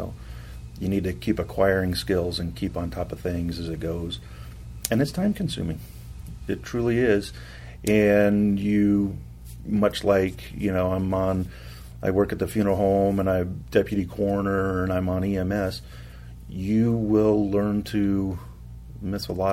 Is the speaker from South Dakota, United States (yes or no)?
yes; South Dakota, United States; moved away as an adult; I was born and raised in South Central South Dakota.